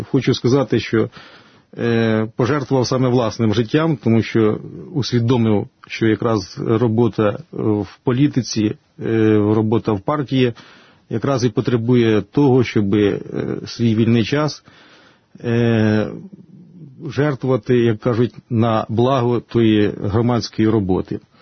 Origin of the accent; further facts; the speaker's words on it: Bycheva, Zhytomyr Oblast, Ukraine; born there; now in Zhytomyr, Ukraine; я народився в селі Бичева Любарського району Житомирської області. Після закінчення Київського торгово-економічного інституту приїхав по направленню в місто Житомир в 89-му році, де і почав трудову діяльність.